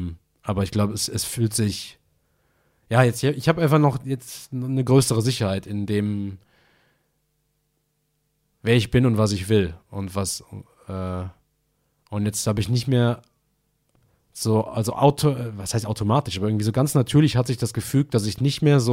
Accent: Philippines; also born or lived in Germany; wenn ich als Pinoy sage, ey, da ist eine krasse Katastrophe gerade in meinem Heimatland, in meinem anderen Heimatland

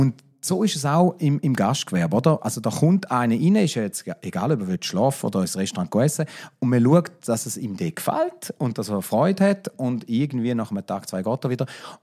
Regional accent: Weinfelden, Thurgau, Switzerland; in Weinfelden, dort, wo ich auch immer gewohnt habe, wo ich aufgewachsen bin, wo ich nie weggezügelt bin.

